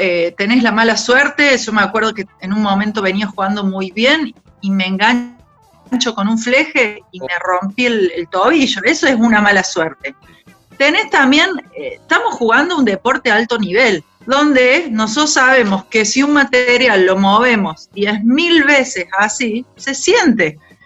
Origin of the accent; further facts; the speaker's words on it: Córdoba, Argentina; accent: cordobés; yo soy muy cordobesa, mi tonada me puede